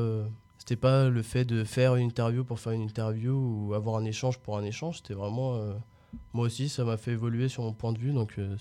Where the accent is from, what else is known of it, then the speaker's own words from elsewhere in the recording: Chartres, Centre-Val de Loire, France; Moi, je viens de Chartres.